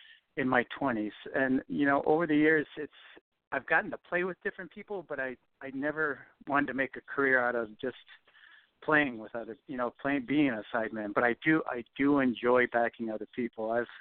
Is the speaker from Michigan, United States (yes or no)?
yes; Michigan, United States; now in California, United States; Yeah, but growing up in Michigan, everybody had basements. You come out to California, nobody has basements.